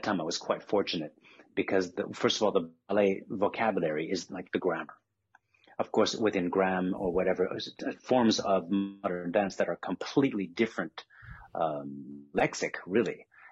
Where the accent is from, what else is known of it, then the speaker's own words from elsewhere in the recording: United States; moved away as an adult; now in Brussels, Belgium; To the extent that I ever grew up, I grew up in the U.S. I spent 27 years in the U.S.